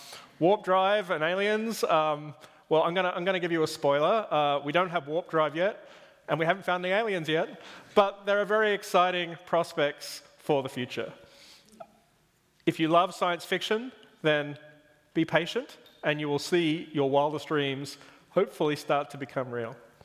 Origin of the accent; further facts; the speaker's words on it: Australia; I grew up in Australia